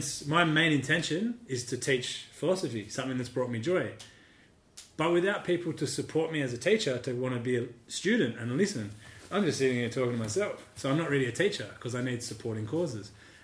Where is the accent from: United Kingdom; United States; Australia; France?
Australia; Sydney, New South Wales; I grew up in Sydney. Very different upbringings, right?